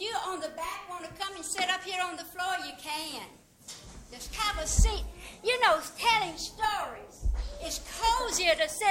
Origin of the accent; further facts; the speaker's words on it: Jacksonville, United States; Well, I'm from Jacksonville, too.